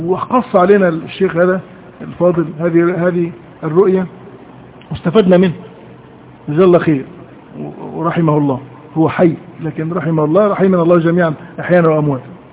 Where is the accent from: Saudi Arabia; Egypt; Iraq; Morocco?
Egypt; احد المشايخ عندنا في مصر رأى رؤية طويلة جدا